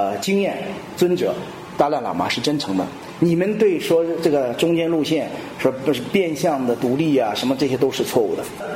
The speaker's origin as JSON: {"language": "Chinese", "country": "China", "said": "我作为一个中国人，我作为汉人或华人，你愿意叫我什么都可以哈，中国人、汉人、华人都可以，"}